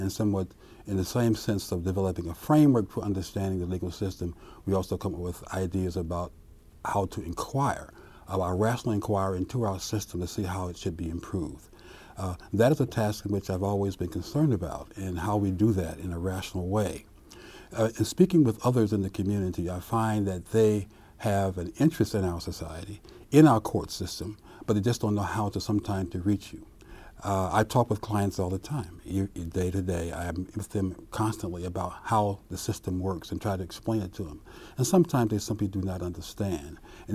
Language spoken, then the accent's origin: English; Ohio, United States; And she was from Illinois. I was from Ohio. And I had not been in the South at all.